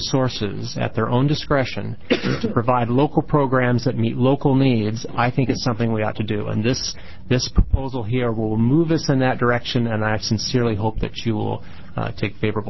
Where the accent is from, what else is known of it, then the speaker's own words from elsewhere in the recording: United States; As I also learned in that farm I grew up in Linn County, you got to do what's possible.